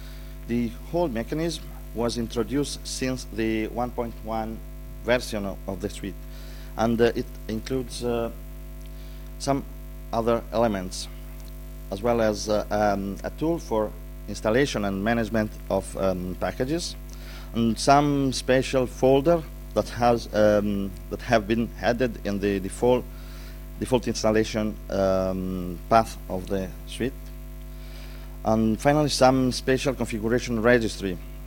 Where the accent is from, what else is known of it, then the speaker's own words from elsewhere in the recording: Italy; and I come from Italy.